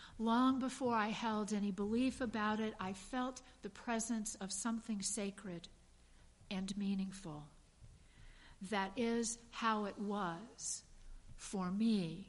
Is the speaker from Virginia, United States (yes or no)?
yes; Virginia, United States; a place called Thunder Ridge in my home state of Virginia.